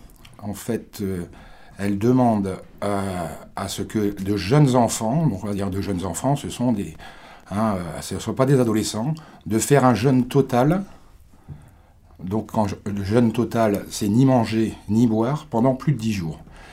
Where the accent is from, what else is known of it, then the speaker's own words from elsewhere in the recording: Paris, Île-de-France, France; je suis parisien, j'habite en banlieue parisienne.